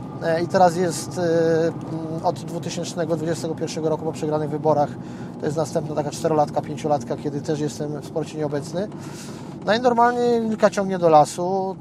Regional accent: Kraków, Lesser Poland, Poland; jestem Krakusem z krwi i kości, urodzonym pod Pocztą Główną, więc tam się wszystko zaczęło i po wielu latach wróciłem w ten rejon, bo mieszkam po drugiej stronie ulicy Westerplatte, czyli od strony Starego Miasta

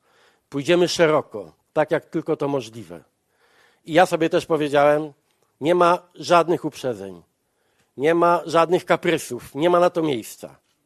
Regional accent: Gdańsk, Pomeranian Voivodeship, Poland; z radością przywitałem jako gdańszczanin i kibic

